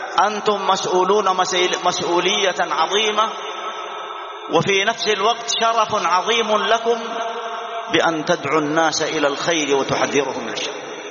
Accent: Saudi Arabia; بلادنا المملكة العربية السعودية

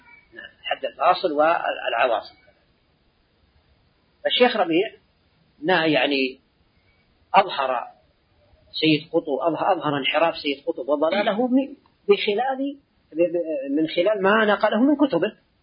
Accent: Saudi Arabia; لإخواننا السعودية في بلادنا السعودية

